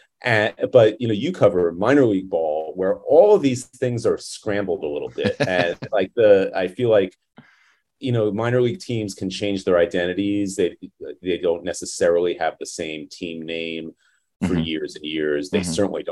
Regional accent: Long Island, New York, United States; because I grew up on Long Island and I'm a Mets fan.

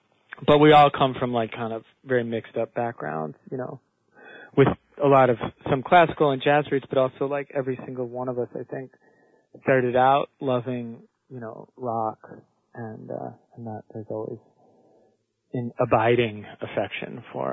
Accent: Madison, Wisconsin, United States; I grew up in Madison, Wisconsin, which is not too far from Canada.

